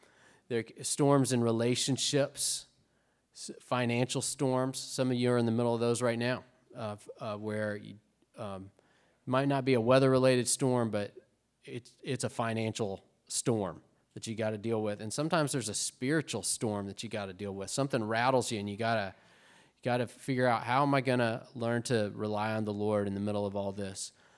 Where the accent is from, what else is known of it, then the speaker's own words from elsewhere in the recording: Arkansas, United States; As you may remember, I'm from Arkansas, and something about Arkansas is there are no hurricanes there.